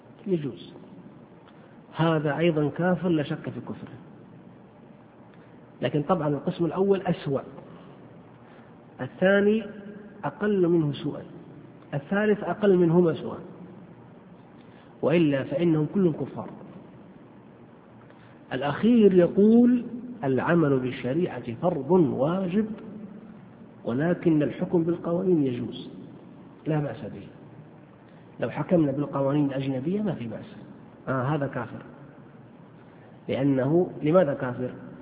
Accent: Saudi Arabia; المحاكم الشرعية فقط عندنا في المملكة العربية السعودية

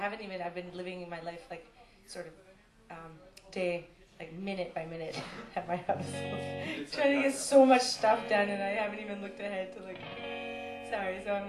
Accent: Moncton, New Brunswick, Canada; Well, the way we grew up saying it in Moncton was Dweron.

